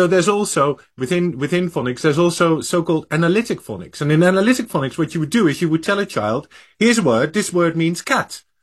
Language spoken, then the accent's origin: English; Netherlands; first language Dutch; English is a second language; when I think about the way in which I learned to speak Dutch, you know, I'm from the Netherlands originally